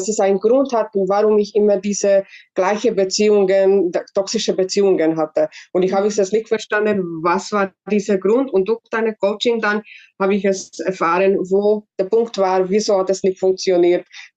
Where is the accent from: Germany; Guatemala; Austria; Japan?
Austria; Ich bin 37. Ich komme aus Österreich